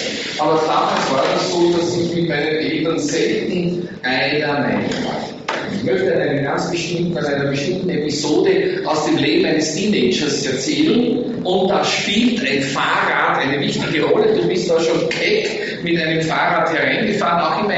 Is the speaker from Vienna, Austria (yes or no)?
no; Graz, Styria, Austria; ich komme aus Graz, aus der Steiermark